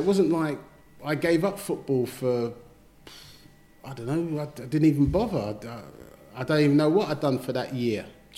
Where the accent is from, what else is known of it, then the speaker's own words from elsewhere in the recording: Brixton, London, United Kingdom; because I kept coming late because I was from Brixton going all the way down to Brentford.